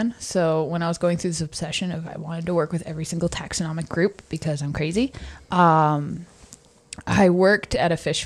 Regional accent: Canada; I'm from Canada, but I'm an awful Canadian

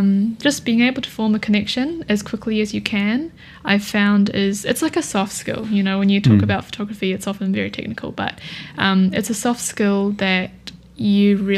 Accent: New Zealand; I think growing up in New Zealand, I always thought, oh, there's like nothing here, you know.

